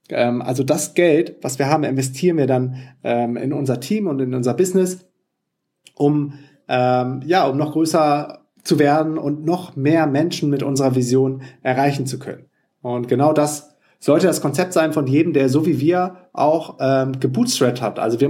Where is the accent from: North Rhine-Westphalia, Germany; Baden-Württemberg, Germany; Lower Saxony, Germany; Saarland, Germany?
North Rhine-Westphalia, Germany; Düsseldorf; nach Düsseldorf, in meine alte Heimatstadt